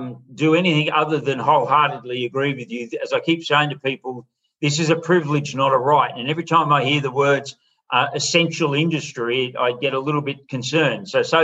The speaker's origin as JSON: {"language": "English", "town": "Broken Hill", "region": "New South Wales", "country": "Australia", "tie": "born or raised there", "said": "Goes all the way out to my hometown, Broken Hill, if anyone out there is listening."}